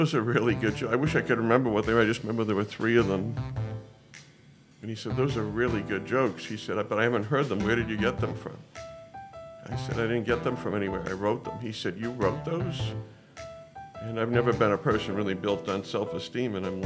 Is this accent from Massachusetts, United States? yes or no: yes; Lexington, Massachusetts, United States; And I grew up myself in Lexington, Mass.